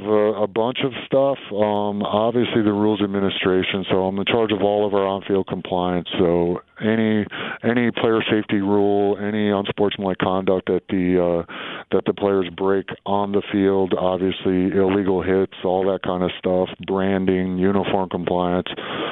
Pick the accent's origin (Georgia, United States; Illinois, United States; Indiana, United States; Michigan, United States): Michigan, United States; Especially, I grew up in Michigan, and that's something you look forward to.